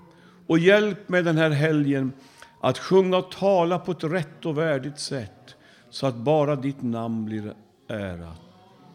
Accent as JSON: {"language": "Swedish", "country": "Sweden", "tie": "born there", "said": "Och jag har känt att jag vill att gråta av kärlek för mitt fosterland. Här är jag född."}